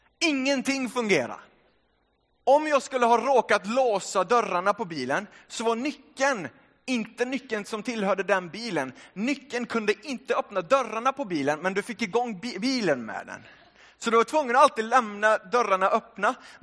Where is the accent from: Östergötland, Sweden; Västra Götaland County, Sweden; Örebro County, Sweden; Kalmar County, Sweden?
Västra Götaland County, Sweden; Trollhättan; first language Finnish; Swedish is a second language; Jag är född och uppvuxen i Sverige, men jag har finska föräldrar. Finsk pappa och finsk mamma. Det första språket jag började lära mig där hemma var finska. Men snabbt tog svenskan över. Jag började få svenska vänner, gå i svensk skola. Växte upp i Trollhättan nära Göteborg